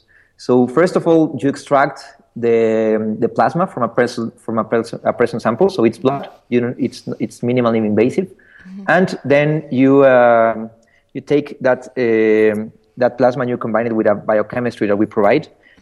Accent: Mexico; Well, I'm originally from Mexico.

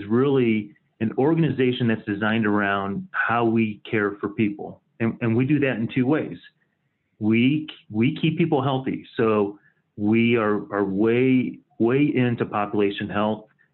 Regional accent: St. Louis, Missouri, United States; Yeah, I grew up in St. Louis, Missouri.

